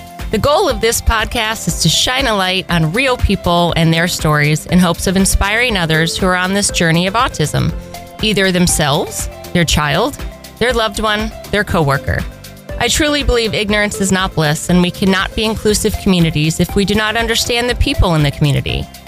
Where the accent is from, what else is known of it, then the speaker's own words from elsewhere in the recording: Northeast, United States; now in Houston, United States; I also remember coming down to Houston because I was from the Northeast